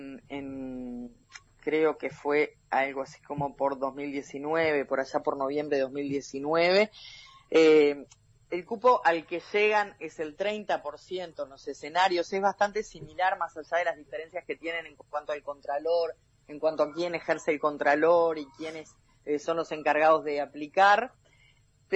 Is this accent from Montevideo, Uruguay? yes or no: yes; Montevideo, Uruguay; now in Rocha, Uruguay; En realidad yo no soy de Rocha, soy montevideana.